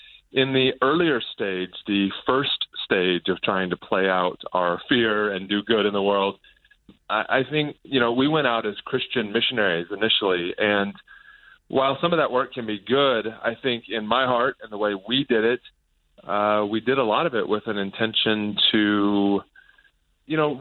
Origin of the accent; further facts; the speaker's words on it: United States; moved away as an adult; now in Iraq; Well, I'm American